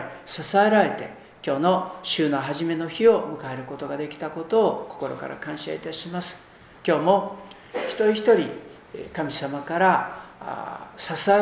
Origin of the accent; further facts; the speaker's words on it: Sera District, Hiroshima, Japan; 私は広島県のちょうど真ん中あたりに位置します世羅郡というところで生まれ育ちました。昔はですね、大田の荘と呼ばれるこの荘園があった場所なんですね。ですからもう1000年以上の歴史がある